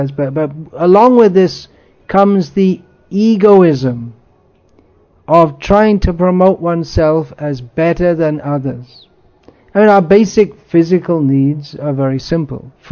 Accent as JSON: {"language": "English", "country": "United Kingdom", "said": "I'm proud of being British"}